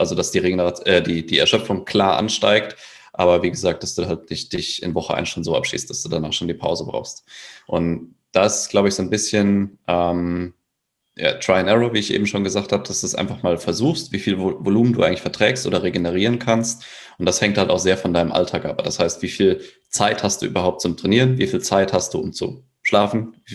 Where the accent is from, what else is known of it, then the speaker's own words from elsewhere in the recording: Giessen, Hesse, Germany; ich komme aus Gießen, Deutschland.